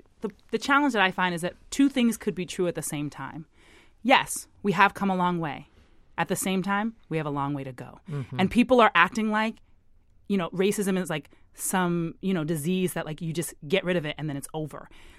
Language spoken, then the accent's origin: English; Boston, Massachusetts, United States; To be honest, you know, I grew up here in Boston my whole life.